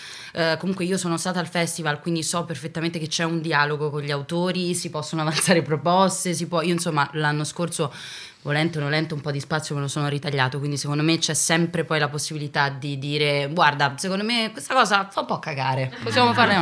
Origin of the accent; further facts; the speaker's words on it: Bologna, Emilia-Romagna, Italy; Io sono bolognese, quindi nel senso...